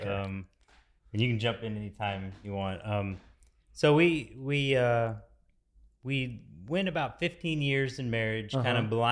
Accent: Florida, United States; moved away as an adult; I'm originally from Florida, Panhandle, Florida. Moved to Texas with her, convinced her to move to Florida initially, but then, you know, had to eventually make its way back to Texas.

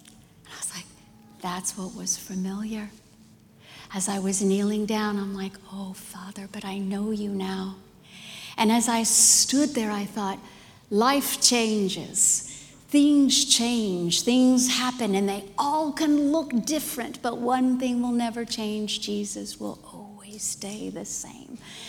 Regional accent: Miami, Florida, United States; moved away as an adult; In 2012, we moved my mom from Miami, Florida to Texas. And as we were closing up our house, I said, well, Mom, why don't we just go to the Catholic church where we grew up in?

